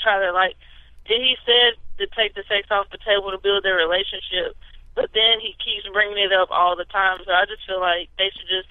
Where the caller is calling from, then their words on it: Columbia, Mississippi, United States; I'm calling from Columbia, Mississippi.